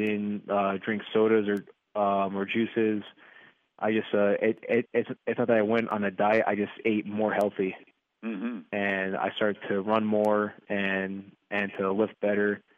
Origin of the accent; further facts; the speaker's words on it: Wallington, New Jersey, United States; New York. I'm from Wallington. It's in Bergen County. It's maybe 20 minutes from Manhattan.